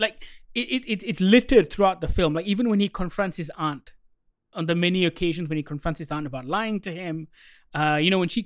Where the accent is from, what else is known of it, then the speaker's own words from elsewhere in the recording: Malaysia; when if I went to a Malaysian restaurant, they find out I'm Malaysian, I get discounts, I get free food.